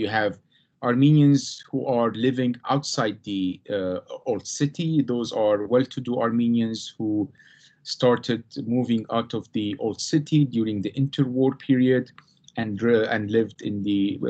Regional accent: Jerusalem, East Jerusalem, Palestine; Well, I was born and raised in the Muslim quarter of Jerusalem, so the east side, and there's a major difference, as you know, between the west side of Jerusalem and the east side.

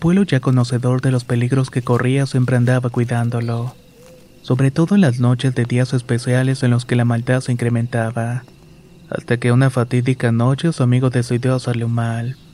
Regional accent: Honduras; Somos de Honduras

